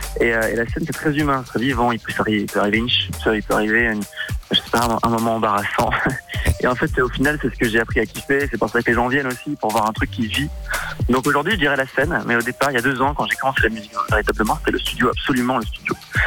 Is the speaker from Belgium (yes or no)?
yes; Uccle, Brussels, Belgium; born there; C'est vrai, bah, je suis né à Uccle, mais j'ai pas fait ma jeunesse là-bas.